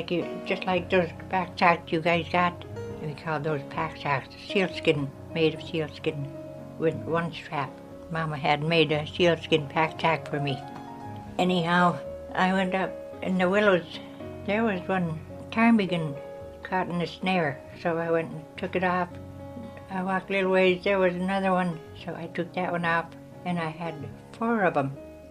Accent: Solomon, Alaska, United States; also born or lived in Council; I was born in Council, 1918, but I was raised in Solomon. I'm 94 now.

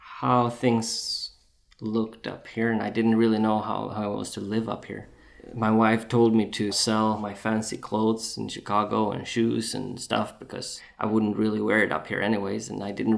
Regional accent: Sweden; moved away as an adult; now in Unalakleet, United States; I am from Sweden, Scandinavia, and I lived there until I was 25.

